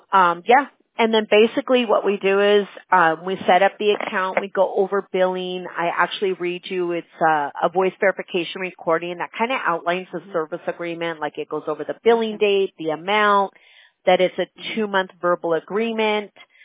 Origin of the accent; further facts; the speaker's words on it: United States; You know, but whatever. I'm American, you know.